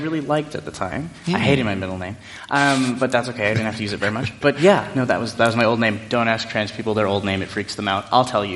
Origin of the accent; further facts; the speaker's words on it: Lethbridge, Alberta, Canada; I grew up in Alberta my entire life. I was born in Lethbridge, a little primarily Mormon and seniors populated town about 2 hours south, very windy. I grew up there